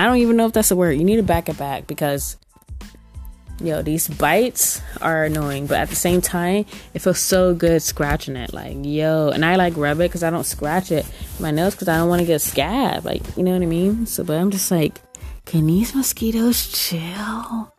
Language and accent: English; California, United States; I say vibey, cause I'm from California